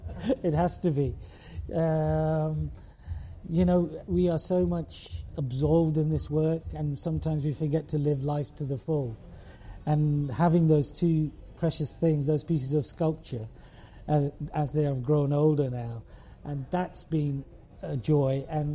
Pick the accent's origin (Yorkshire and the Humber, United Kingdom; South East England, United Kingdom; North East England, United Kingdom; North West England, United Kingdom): Yorkshire and the Humber, United Kingdom; Leeds; the North, I could relate very easy to it because I grew up in Leeds.